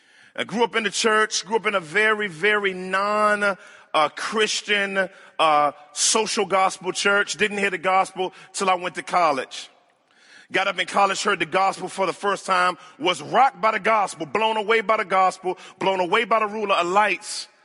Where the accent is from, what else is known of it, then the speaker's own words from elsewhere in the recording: Washington, District of Columbia, United States; I grew up in inner city Washington, D.C. And in growing up in Washington, D.C., started off in the projects of Southwest Washington, D.C.